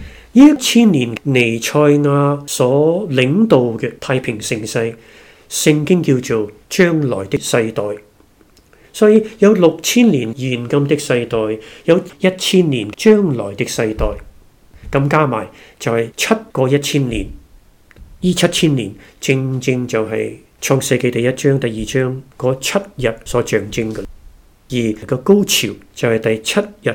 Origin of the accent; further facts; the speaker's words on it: China; 我们中国人有以月亮为做依归的农历